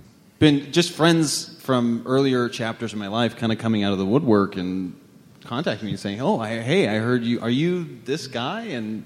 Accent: Show Low, Arizona, United States; So I grew up in a small town, Sholo, Arizona. I don't know if anyone's heard of Sholo or, you know, it's near Snowflake.

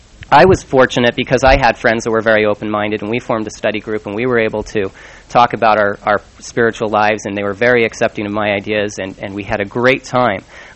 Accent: Salt Lake City, Utah, United States; But I grew up in Salt Lake in a fairly typical Mormon family

